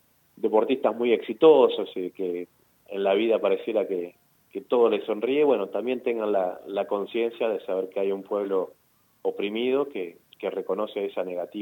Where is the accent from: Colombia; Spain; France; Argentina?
Argentina; me tocó vivir como argentino